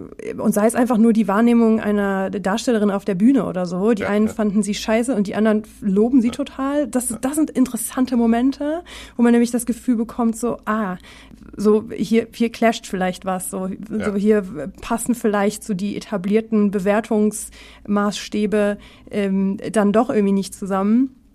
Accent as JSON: {"language": "German", "town": "Dortmund", "region": "North Rhine-Westphalia", "country": "Germany", "tie": "born or raised there", "said": "weil er natürlich gebürtig aus Dortmund kommt, so wie ich. Und quasi direkt aus dem Stadtteil, neben dem Stadtteil, in dem ich groß geworden bin."}